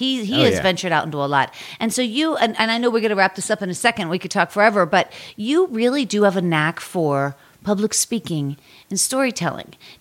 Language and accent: English; Pittsburgh, Pennsylvania, United States; because I grew up in Pittsburgh